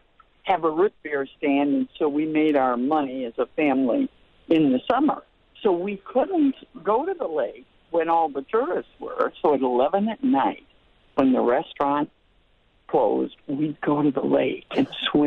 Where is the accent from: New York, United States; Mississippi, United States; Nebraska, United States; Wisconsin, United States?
Wisconsin, United States; Lake Geneva; now in Madison, United States; I'm just calling from Madison, Wisconsin. I grew up in Lake Geneva, and I was sharing my life at the lake.